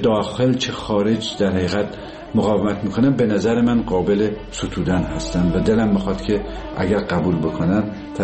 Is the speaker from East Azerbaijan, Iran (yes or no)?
yes; Tabriz, East Azerbaijan, Iran; دیدیم ما که بچه تبریز هستیم، کوفته تبریزی